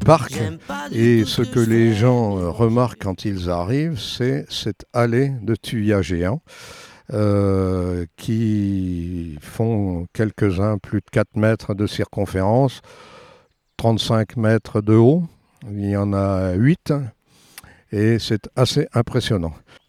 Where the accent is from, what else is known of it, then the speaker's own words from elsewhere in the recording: Brittany, France; je vous ai dit que je venais de Bretagne. Je suis fils d'agriculteur et chez nous, on avait beaucoup d'arbres à la ferme.